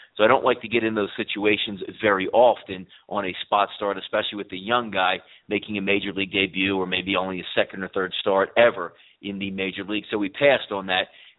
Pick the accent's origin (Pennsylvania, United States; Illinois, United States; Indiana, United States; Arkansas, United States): Pennsylvania, United States; Philadelphia; Bands from Philly, I'm from Philly. Let's get busy.